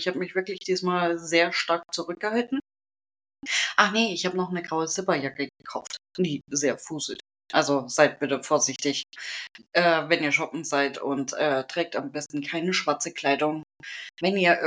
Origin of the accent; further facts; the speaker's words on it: Bavaria, Germany; Also ich komme aus Bayern. Sowas sieht man bei uns auf dem Landdorf nicht.